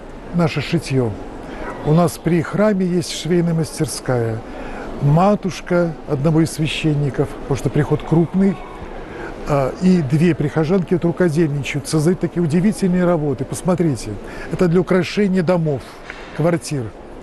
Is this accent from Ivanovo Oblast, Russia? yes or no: yes; Ivanovo Oblast, Russia; мы приехали издалека, из Ивановской области, привезли такую дивную икону